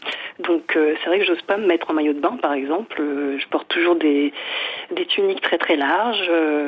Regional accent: Hauts-de-France, France; je suis une bonne nordiste.

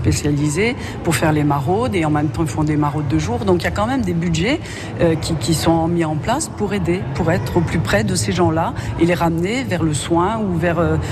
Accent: Corsica, France; Oui, évidemment, surtout chez nous en Corse.

